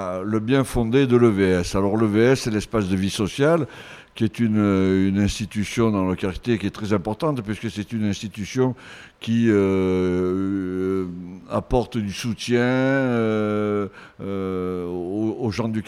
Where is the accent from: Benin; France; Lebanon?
France; Nice, Provence-Alpes-Côte d'Azur; je suis habitant du quartier, j'habite le quartier Saint-Roch-Saint-Charles. Je suis niçois, je ne suis pas né dans ce quartier, mais j'y habite depuis maintenant 18 ans.